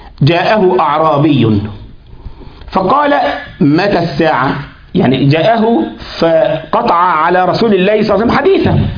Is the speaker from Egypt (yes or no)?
yes; Egypt; مش بتاعت اللي احنا عندنا في مصر يقولك حا للحمار